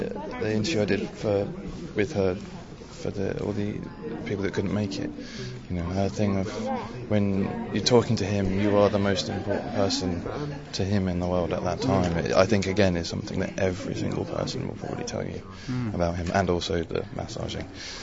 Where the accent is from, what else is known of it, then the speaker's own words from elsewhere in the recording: St Helens, South East England, United Kingdom; I'm from St. Helens on the Isle of Wight. Went to school here at Ladina.